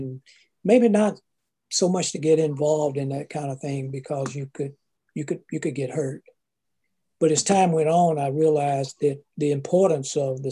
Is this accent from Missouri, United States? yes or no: no; Marietta, Georgia, United States; So we did travel to different cities in Georgia. And that was pretty much the extent of my travel growing up in Marietta.